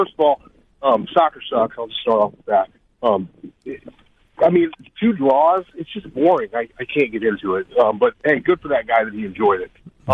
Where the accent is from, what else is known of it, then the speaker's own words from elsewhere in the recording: Midwest, United States; I'm from here. I grew up in the Midwest, man, and they tried to force-feed us the Cowboys.